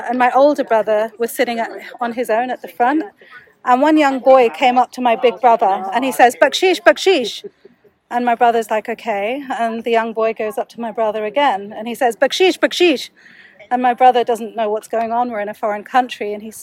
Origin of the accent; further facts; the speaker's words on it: England, United Kingdom; Well, we grew up in England. We didn't know the word.